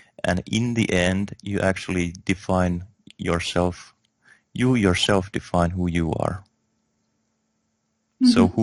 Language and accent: English; Finland; English is a second language; I'm a Finnish. I was born in Finland. I'm Finnish nationality